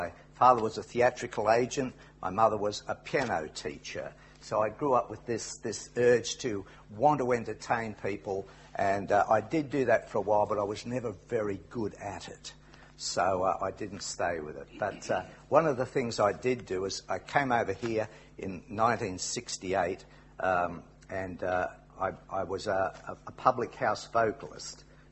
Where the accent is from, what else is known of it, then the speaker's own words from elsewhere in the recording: Wollongong, New South Wales, Australia; I'm from Wollongong in Australia.